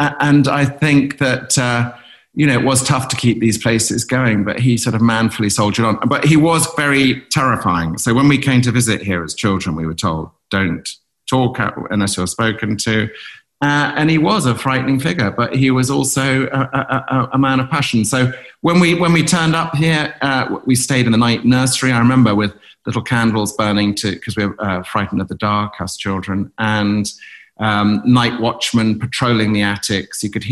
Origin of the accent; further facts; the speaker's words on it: East of England, United Kingdom; We grew up in North Norfolk, 100 miles to the east